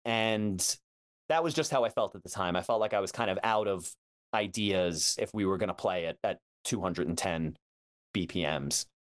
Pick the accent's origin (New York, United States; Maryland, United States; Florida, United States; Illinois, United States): New York, United States; Long Island; and especially growing up on Long Island.